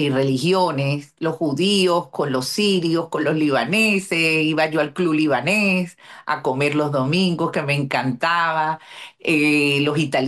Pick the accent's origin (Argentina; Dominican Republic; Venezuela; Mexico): Venezuela; en Venezuela, en la época más joven, yo recuerdo